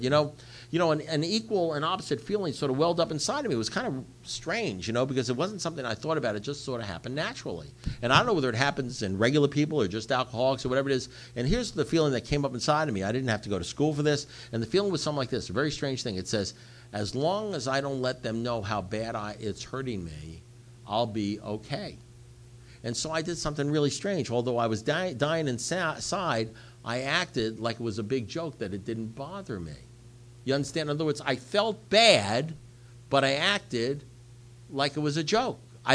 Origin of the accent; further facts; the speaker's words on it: Great Neck, New York, United States; born there; When I was a kid, I was born in Great Neck, New York